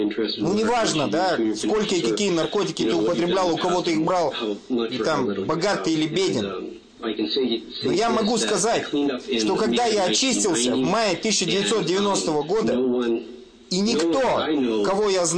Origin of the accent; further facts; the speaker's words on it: British Columbia, Canada; Я из Британской Колумбии. Это не имеет никакого отношения ни к Британии, ни к Колумбии. У нас все в Британской Колумбии, это Канада, немножко крыша едет по жизни, мы все запутались, я даже переехать хотел.